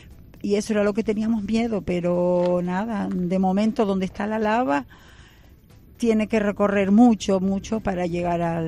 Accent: Canary Islands, Spain; como canarios yo creo que nos olvidamos

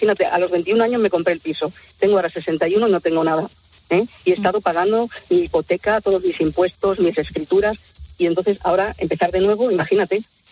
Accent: San Fernando de Henares, Community of Madrid, Spain; que estoy a 12 kilómetros de mi pueblo, que yo soy de San Fernando de Henares. Sí. Vivía 40 años en ese domicilio

